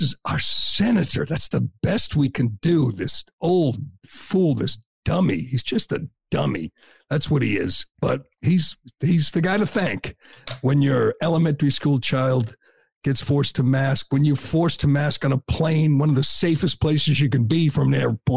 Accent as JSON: {"language": "English", "town": "Boston", "region": "Massachusetts", "country": "United States", "said": "I'm from Boston. I'm from Massachusetts. And America, we are very sorry."}